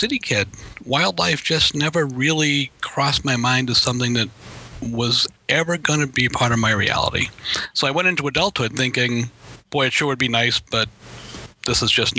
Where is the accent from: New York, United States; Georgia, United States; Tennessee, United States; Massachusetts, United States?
Massachusetts, United States; Boston; And that's because I grew up in Boston.